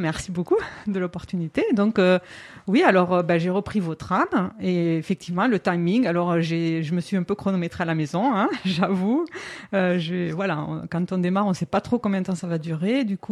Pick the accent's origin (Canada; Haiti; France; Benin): France; Southwest; comme moi, je suis originaire du Sud-Ouest, je ne sais pas si on l'entend avec mon accent